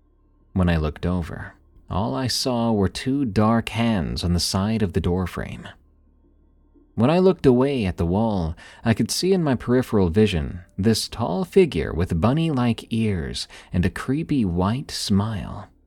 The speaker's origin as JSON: {"language": "English", "region": "Florida", "country": "United States", "tie": "born or raised there", "said": "There's a church in my hometown in the panhandle of Florida, which happened to be the first place I entered when I came home from the hospital after 3 days old."}